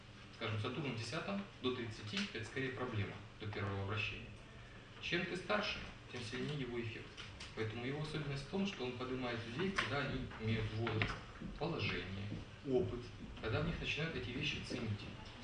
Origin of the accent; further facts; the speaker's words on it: Donbas, Ukraine; born there; Я родился на Донбассе, в шахтерском городе. Вот. Я учился, да, в престижной школе, вот. Но город шахтерский.